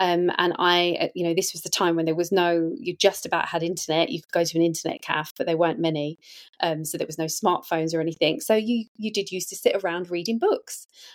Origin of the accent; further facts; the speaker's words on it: Wembley, London, United Kingdom; So I'm from Wembley in Northwest London, and I'm born to an Irish mum and an Italian dad. And I currently live in Southwest London with my long-term partner, Mark. I've been here for about 12 years now.